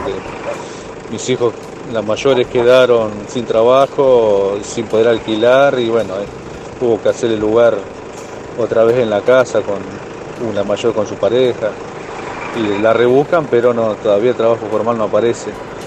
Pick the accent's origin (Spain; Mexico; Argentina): Argentina; Santa Fe; de Requiero Santa Fe Capital.